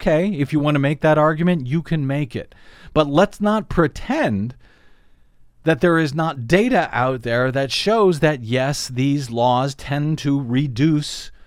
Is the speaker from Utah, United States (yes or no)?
no; Missouri, United States; Looking at here in the U.S., for example, where Missouri, my home state, back in 2007, repealed its law requiring a permit to purchase a firearm.